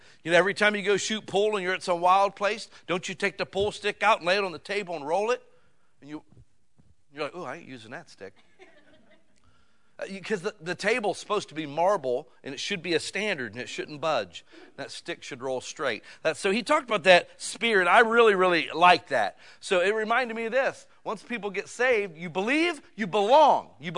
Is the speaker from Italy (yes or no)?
no; Akron, Ohio, United States; You know, I was born and raised near Akron, Ohio. It's me and LeBron James, just to let you know.